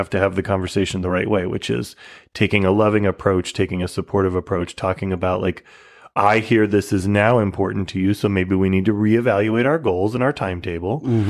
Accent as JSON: {"language": "English", "town": "Minneapolis", "region": "Minnesota", "country": "United States", "said": "from Minneapolis, and my situation is my situation is a pretty straightforward one."}